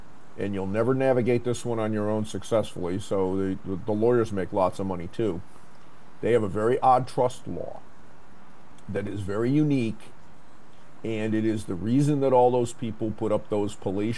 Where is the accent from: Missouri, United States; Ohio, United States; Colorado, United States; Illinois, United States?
Illinois, United States; Chicago; Oh, yes, I am from Chicago, and I used to have that effing thing on my car.